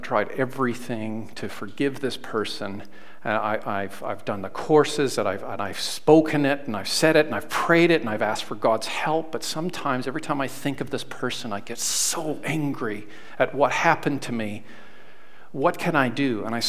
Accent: Canada; I'm Canadian.

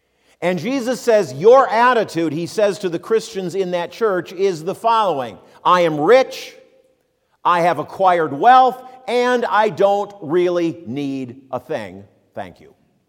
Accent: United States; I had no idea how people around the world looked at me as an American.

